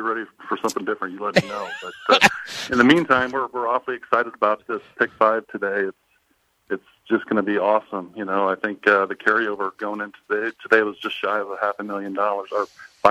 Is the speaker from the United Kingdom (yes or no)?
no; Grand Island, Nebraska, United States; Yeah, born here and then been here ever since. I've been selling cars for the last 28 years.